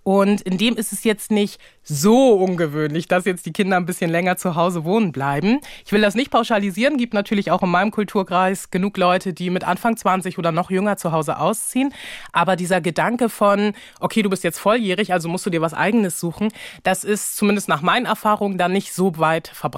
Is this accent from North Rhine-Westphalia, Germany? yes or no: no; Hamburg, Germany; hier bei uns in Hamburg, wo ich selber ja auch wohne, groß geworden bin.